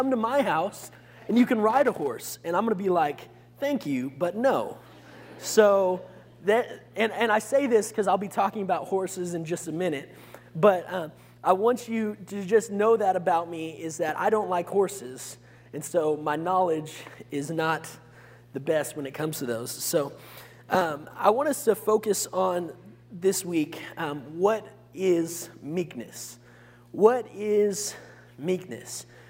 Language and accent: English; Phoenix, Arizona, United States; growing up, I grew up in Phoenix, Arizona